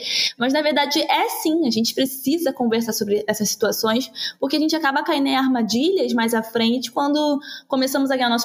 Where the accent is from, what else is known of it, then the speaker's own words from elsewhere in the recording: Nova Iguaçu, Rio de Janeiro, Brazil; born there; a gente mora pertinho, né, que é no Rio de Janeiro, e muito próximo, assim, eu nasci em Nova Iguaçu, assim, na Baixada Fluminense, né, no estado do Rio de Janeiro